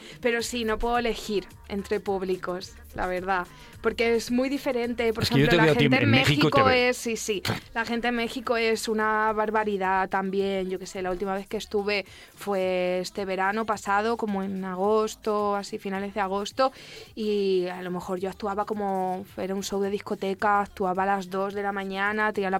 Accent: Ciudad Real, Castilla-La Mancha, Spain; Yo soy de Ciudad Real, Manchega.

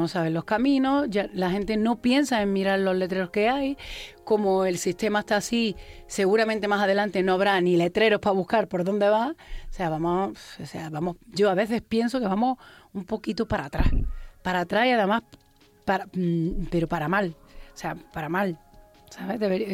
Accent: Granada, Andalusia, Spain; also born or lived in Armilla; me he criado en Peñuela, me he criado en Armilla también, pero me he criado, nací en maternidad en Granada, en el centro de maternidad, de donde nacen la mayoría de los granadinos, o sea que soy granadina de...

